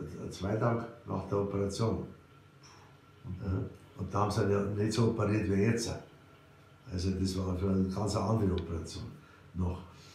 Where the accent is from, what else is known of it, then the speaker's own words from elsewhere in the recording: Hebertsfelden, Bavaria, Germany; Ich bin aufgewachsen in Hebertsfelden, das ist zwischen Eckenfeld und Verkehren, elterlicherseits von meinem Vater.